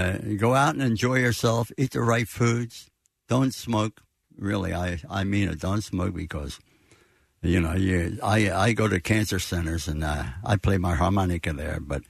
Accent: United States; And, well, it's part of history, and I just loved being an American.

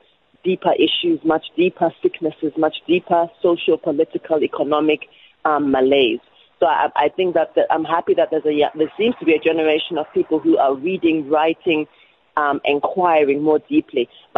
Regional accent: South Africa; if you talk about we as a South African nation, I think that there's a horrible ahistorical amnesia that we seem to reside

